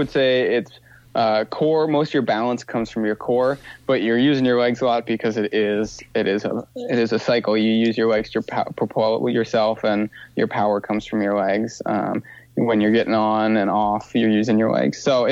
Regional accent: Wisconsin, United States; And I'm from Wisconsin, and that was happening in Michigan that summer.

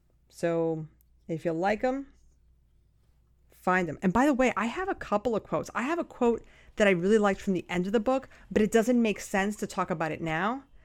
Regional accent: New York, United States; we're two witches from Lower Hudson Valley that come to you twice a month

